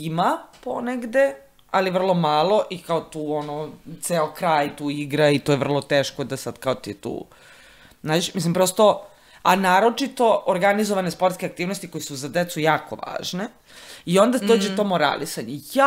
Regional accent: Smederevo, Šumadija and Western Serbia, Serbia; Ja sam odrasla u Smederevo i tamo je još uvijek postojao tada radnički univerzitet 90-ih

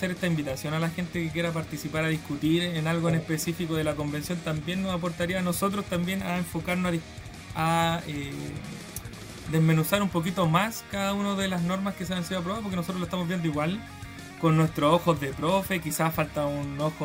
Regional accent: Chile; para nosotros también, como chilenos, entender un poquito más de nuestra cultura

